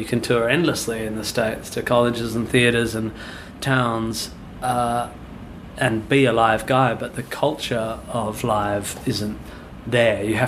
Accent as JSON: {"language": "English", "town": "Perth", "region": "Western Australia", "country": "Australia", "tie": "born or raised there", "said": "I grew up near Swanbourne Beach, and pretty much any day of the year you can go down to the beach and it could be 25-30 degrees"}